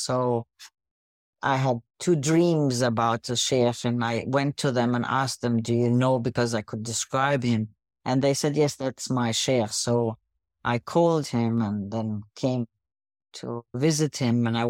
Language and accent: English; Lebanon; born or raised there; also born or lived in Baghdad, Iraq / Austria / Egypt / United Arab Emirates